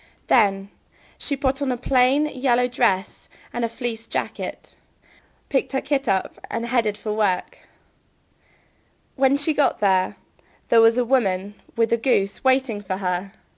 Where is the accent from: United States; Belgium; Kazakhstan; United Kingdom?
United Kingdom; Torquay, South West England; I live in England. I come from Devon. I was born there. I went to school.